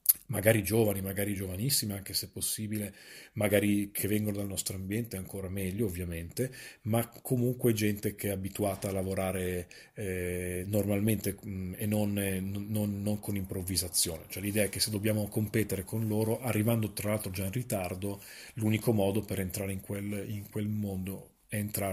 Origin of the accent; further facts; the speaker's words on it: Milan, Lombardy, Italy; per noi, che comunque siamo anche milanesi, diciamo, noi di Ferrogallico siamo comunque più o meno tutti, insomma, più o meno milanesi